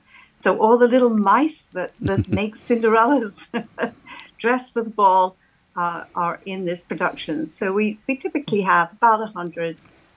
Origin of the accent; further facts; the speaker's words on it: England, United Kingdom; now in Northwest Indiana, United States; I came from England and I've seen it done over there